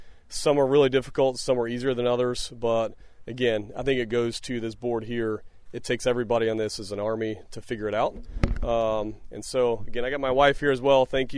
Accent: Muncie, Indiana, United States; now in Yorktown, United States; I grew up in Muncie. Muncie is a great place to live. I went to Claypool, Washington Carver, Northside, Muncie Central, and ultimately ended up at Ball State. I still live in Yorktown, so don't leave Muncie.

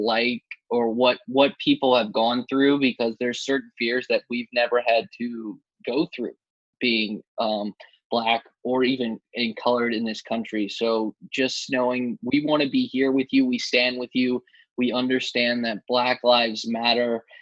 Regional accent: Richmond, Virginia, United States; I grew up in Richmond, Virginia, Middle Virginia, I really didn't know the Coastal Plains League as probably as well as I should have.

